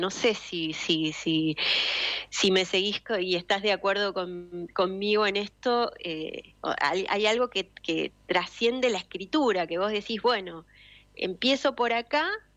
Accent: General Villegas, Buenos Aires Province, Argentina; yo crecí prácticamente en la biblioteca de Villegas

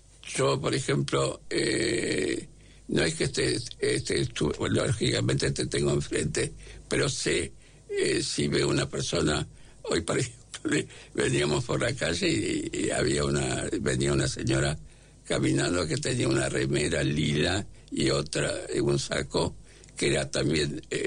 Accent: Buenos Aires, Argentina; Y yo quiero Buenos Aires, soy evidentemente un porteño. Yo nací en Belgrano

